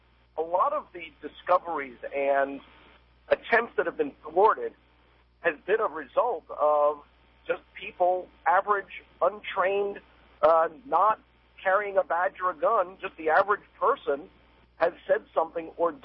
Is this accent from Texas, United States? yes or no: no; Boston, Massachusetts, United States; You know, I'm originally from Boston. I'm used to this.